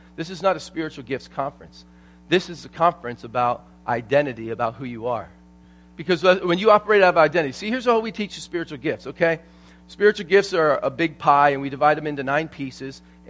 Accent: New England, United States; I'm from New England, so I'm used to people being kind of really stoic.

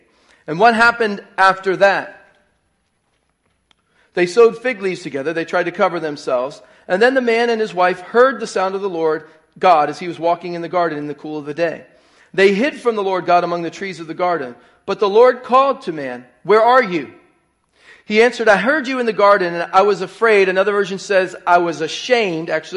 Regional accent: Philadelphia, Pennsylvania, United States; I grew up in the Philadelphia area.

